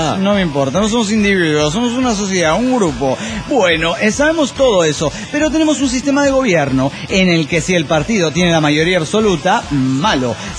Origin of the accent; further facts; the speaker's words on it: Argentina; soy de Argentina.